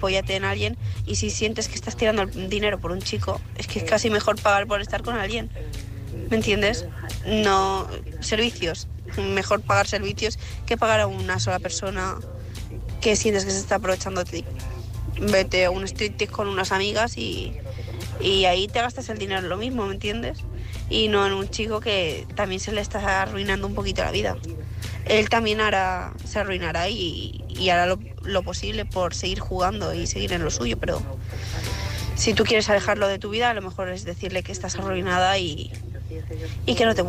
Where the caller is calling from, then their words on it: Barcelona, Catalonia, Spain; Hola, buenas. Yo soy una corresponsal de Barcelona.